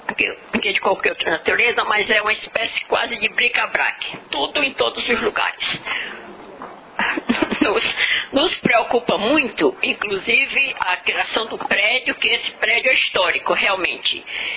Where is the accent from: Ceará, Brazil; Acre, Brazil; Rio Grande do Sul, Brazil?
Ceará, Brazil; venho do Ceará, interior do Ceará, região dos Iamuns, dizem que é a mais pobre ou climaticamente a mais sofrida